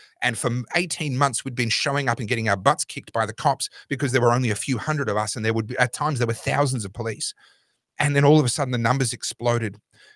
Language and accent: English; Victoria, Australia; my home state of Victoria and myself personally, we walked through the valley of the shadow of death.